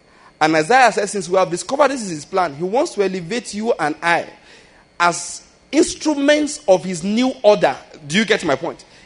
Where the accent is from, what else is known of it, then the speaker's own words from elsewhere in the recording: Nigeria; because I'm a Nigerian preacher. No, Nigerian preacher.